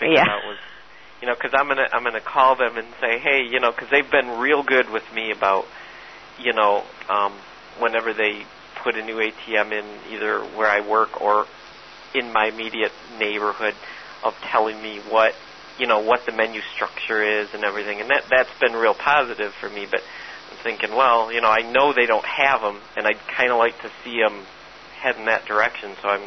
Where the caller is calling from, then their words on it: Michigan, United States; I'm calling in from Michigan.